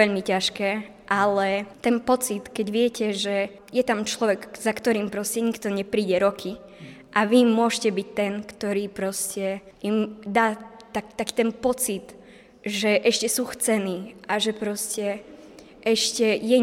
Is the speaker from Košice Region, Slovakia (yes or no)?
yes; Strážske, Košice Region, Slovakia; v mojom rodnom meste, v Strážskom